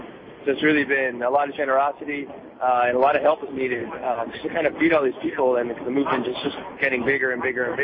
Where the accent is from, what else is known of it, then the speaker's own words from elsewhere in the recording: Pennsylvania, United States; also born or lived in Chelsea; now in New York City, United States; I live in New York City. I'm from Chelsea, grew up in Pennsylvania.